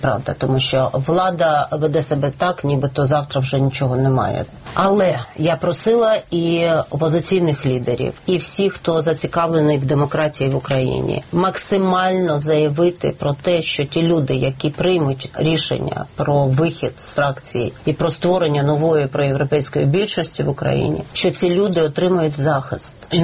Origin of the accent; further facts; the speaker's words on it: Kharkiv, Kharkiv Oblast, Ukraine; Тому що мій рідний Харків спить